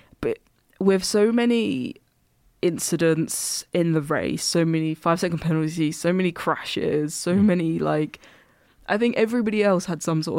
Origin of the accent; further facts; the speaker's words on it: East of England, United Kingdom; As our lovely listeners know, I'm from Essex.